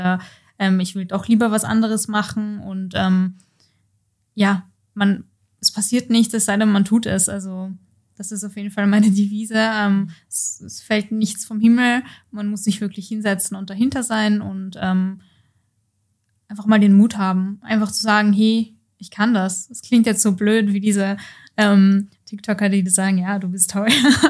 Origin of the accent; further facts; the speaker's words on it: Poland; German is a second language; Ich komme ursprünglich aus Polen